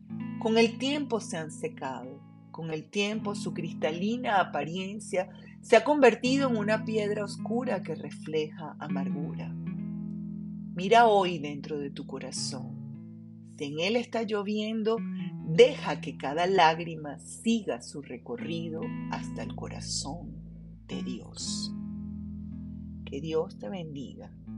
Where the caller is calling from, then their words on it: Caracas, Capital District, Venezuela; te saludo con mucho cariño desde Caracas, Venezuela.